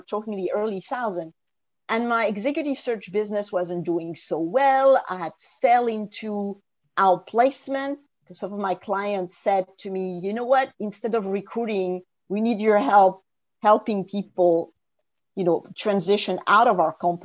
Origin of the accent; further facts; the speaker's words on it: France; English is a second language; I was born and raised in France and didn't get to learn English until my teenage years.